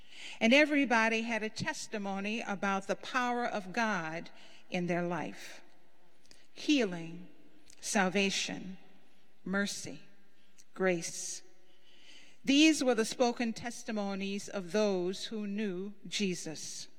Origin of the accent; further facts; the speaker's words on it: Louisiana, United States; As many of you know, I'm a small town girl. I recently checked the population and found that my hometown is a micropolitan area in St. Mary Parish, Louisiana.